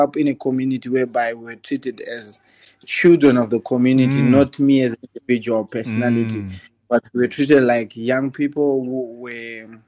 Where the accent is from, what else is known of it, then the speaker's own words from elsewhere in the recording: Harare, Zimbabwe; born there; I was born in Zimbabwe, Harare, the capital.